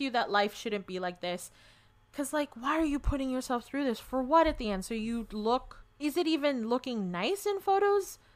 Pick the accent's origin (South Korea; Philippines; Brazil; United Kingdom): Philippines; Yeah, I'm Filipino.